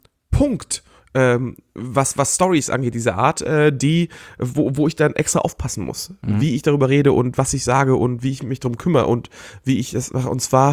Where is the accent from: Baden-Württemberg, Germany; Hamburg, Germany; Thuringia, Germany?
Hamburg, Germany; Ich komme aus Hamburg, da heißt das Budni.